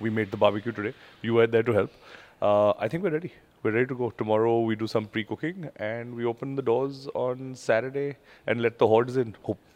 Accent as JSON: {"language": "English", "region": "Chandigarh", "country": "India", "tie": "born or raised there", "said": "I grew up in Chandigarh."}